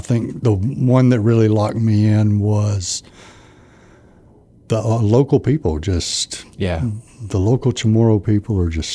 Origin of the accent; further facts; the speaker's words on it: Southeast, United States; Okay, so I grew up basically all throughout the Southeast U.S. My father used to set up trust divisions for different banks, so every 3 years we were kind of moving.